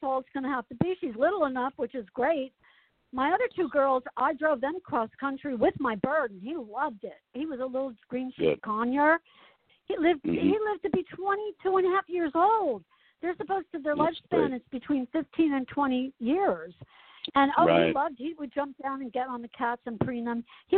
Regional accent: Asbury Park, New Jersey, United States; my community where I grew up in Asbury Park in New Jersey, the state of New Jersey.

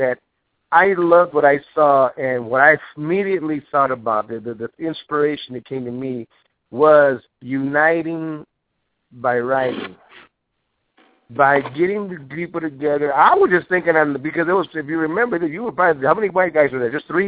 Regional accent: United States; But my thing is this. I'm an American, okay?

